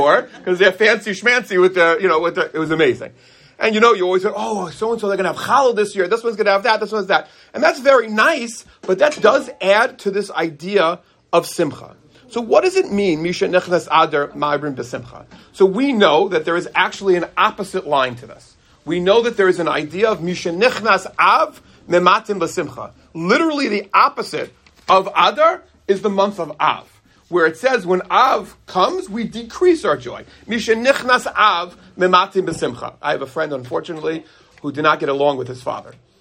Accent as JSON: {"language": "English", "town": "Five Towns", "region": "New York", "country": "United States", "tie": "born or raised there", "said": "I remember growing up in the Five Towns, Ir HaKodesh."}